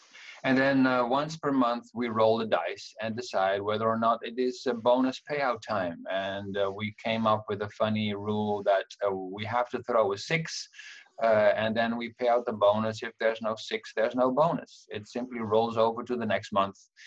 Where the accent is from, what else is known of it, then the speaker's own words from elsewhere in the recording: Rotterdam, South Holland, Netherlands; English is a second language; I was very inspired by a picture in my hometown, which is created by a photographer, Ken Lum, who now lives in Philadelphia, US. And his work of art says, "Melly Shum hates her job." And it's a very compelling picture. It has been in Rotterdam for 25 years